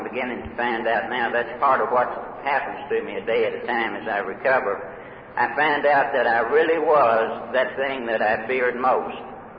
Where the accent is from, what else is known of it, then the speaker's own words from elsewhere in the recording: Kentucky, United States; I come from Trigg County, Kentucky, and you can't hardly tell that either. But, Jackie, wherever you are. But I was born down in southwest Kentucky on a farm between Hopkinsville and Katy's, and that was 39 years ago.